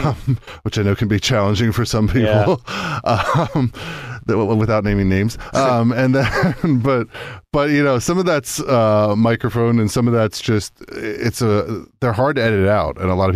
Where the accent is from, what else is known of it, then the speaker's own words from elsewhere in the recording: Pennsylvania, United States; We're both from Pennsylvania originally